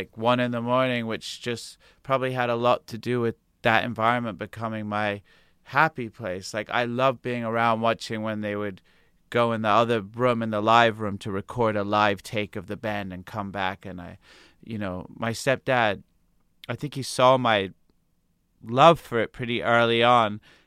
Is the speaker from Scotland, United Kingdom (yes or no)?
no; St John's Wood, London, United Kingdom; born there; Well, actually, I was born in St. John's Wood.